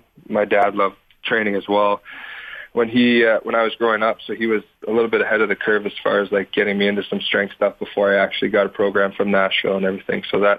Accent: Canada; But I guess for me, growing up in Canada, obviously the goal is to play in the NHL

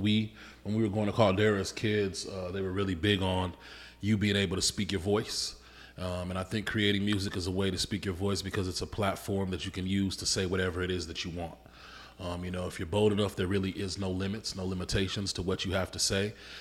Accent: Portland, Oregon, United States; also born or lived in Brooklyn; I'm from Brooklyn, New York. My parents were both born in Haiti, and we moved to Portland, Oregon when I was three.

